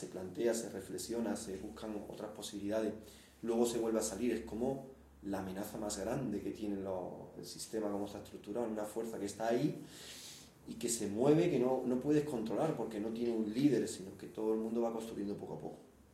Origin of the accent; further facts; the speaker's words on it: Jerez, Andalusia, Spain; also born or lived in France; now in Madrid, Spain; Tú eres migrante, yo soy de aquí. Bueno, yo no soy de aquí, yo soy de Jerez, me fui a Francia, ahora estoy en Madrid.